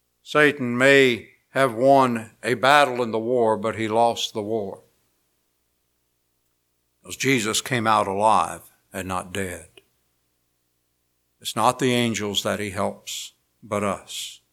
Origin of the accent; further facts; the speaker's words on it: Union Bridge, Maryland, United States; my hometown of Union Bridge, Maryland, there was a little pamphlet I found